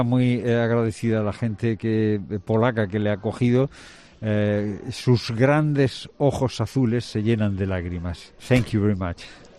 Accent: Spain; Nosotros somos de España.

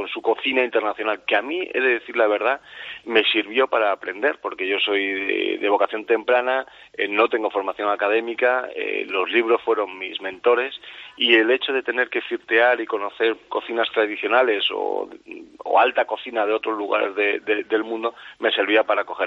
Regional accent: Denia, Valencian Community, Spain; lo más importante para mí es sentir el cariño de mi sector, de mi pueblo y de la gente, al fin y al cabo, que es feliz en las dos, tres, cuatro horas que decide pasar con nosotros aquí en Denia

